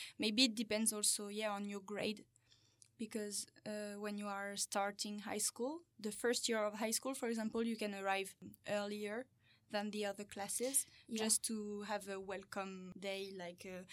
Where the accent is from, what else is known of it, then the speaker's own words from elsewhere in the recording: Bourges, Centre-Val de Loire, France; English is a second language; I spent also time in my hometown in Bourges.